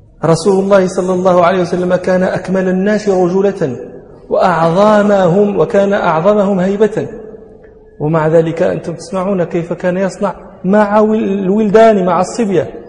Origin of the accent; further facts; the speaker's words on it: Morocco; من أمثلة ذلك عندنا في المغرب جبال المنسوب إليهم يقولون فيه جبلي